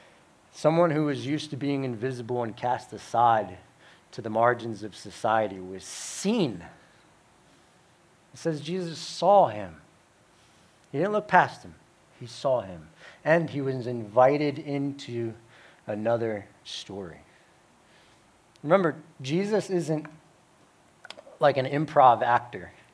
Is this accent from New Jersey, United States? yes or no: yes; New Jersey, United States; I'm originally from the Northeast. You might hear that slip out in my accent from time to time. I talk funny sometimes. And it's so different moving from the Northeast to down here. Because up in New Jersey, you know where people stand spiritually.